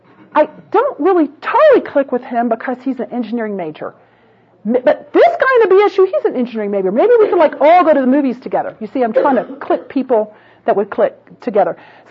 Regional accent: Florida, United States; because I grew up with Cubans in Florida, and so I'm going to make Spanish rice and beans.

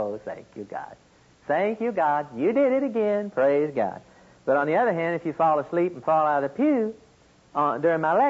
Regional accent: Oklahoma, United States; accent: Okie; that He's triggering off my Okie accent, that He is using the psychology that I have, that He's using my experiential background

